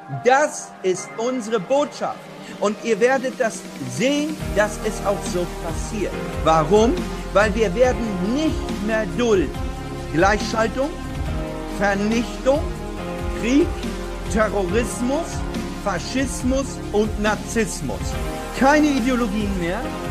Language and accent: German; Germany; Wir wollen als Deutsche, und hiermit spreche ich, für die Menschen, die hier in der Opposition schon sind